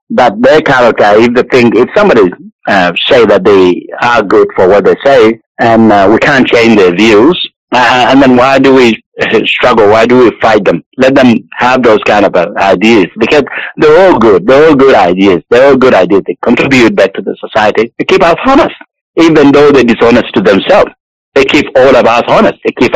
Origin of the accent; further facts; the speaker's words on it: Australia; because I'm also Australian.